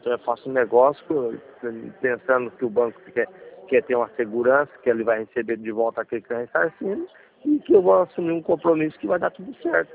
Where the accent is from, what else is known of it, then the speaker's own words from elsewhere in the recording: Assis, São Paulo, Brazil; Sou de Assis mesmo.